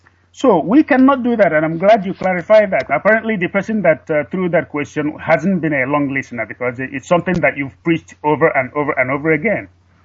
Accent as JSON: {"language": "English", "town": "Nnewi", "region": "Anambra", "country": "Nigeria", "said": "And I hail from Newi, and Newi is in Anambra State."}